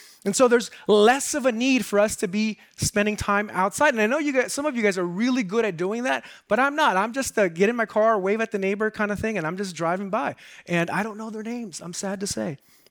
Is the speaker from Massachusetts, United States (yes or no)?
no; Los Angeles, California, United States; I grew up in South Central LA, and I know it's not politically correct to say South Central, but that's what we said when I grew up there. That's South LA, right? But I grew up on 97th and Avalon